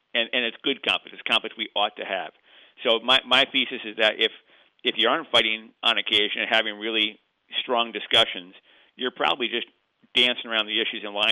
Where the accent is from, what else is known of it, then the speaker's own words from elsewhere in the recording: Northeast, United States; I'm actually from the Northeast originally, but I've been in the Midwest for 25 years, so I'm here for the duration.